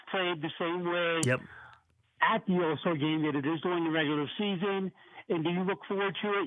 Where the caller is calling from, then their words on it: Altoona, Pennsylvania, United States; from Altoona, Corey.